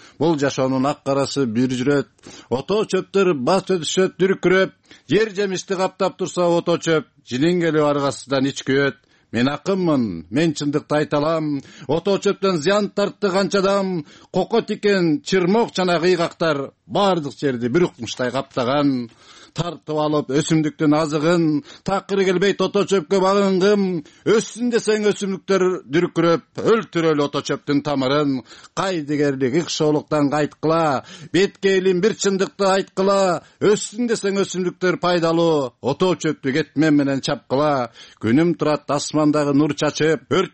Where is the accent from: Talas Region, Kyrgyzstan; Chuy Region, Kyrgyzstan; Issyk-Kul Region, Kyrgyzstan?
Issyk-Kul Region, Kyrgyzstan; Jenish; ата мекеним … сыкол областынын жети өгүз районунун жеңиш деген айылынан келдим